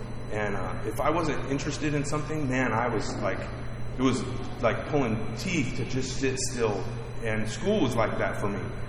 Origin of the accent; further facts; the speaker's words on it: California, United States; born there; I was born in Northern California and grew up in a pretty stable home.